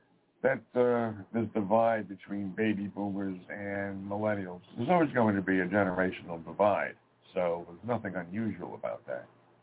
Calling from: Montana, United States; from Montana.

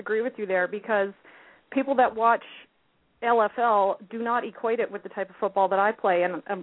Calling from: Calgary, Alberta, Canada; I'm calling from Calgary.

